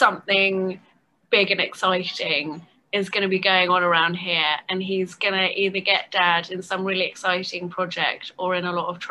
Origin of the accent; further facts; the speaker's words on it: England, United Kingdom; And, I'm English. I grew up in England.